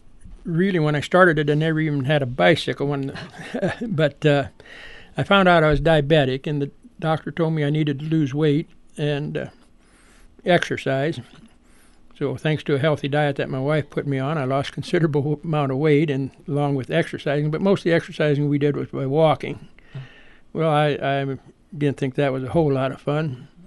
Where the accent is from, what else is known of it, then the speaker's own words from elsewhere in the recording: Carroll, Iowa, United States; Well, I was born and raised in Carroll, and I came down here for my second teaching job.